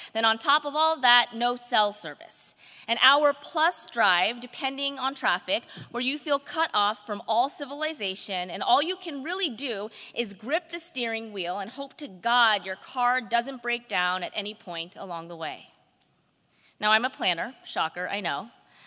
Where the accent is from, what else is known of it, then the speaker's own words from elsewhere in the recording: California, United States; I grew up in the East Bay in Northern California, but I went to college in Southern California in San Diego.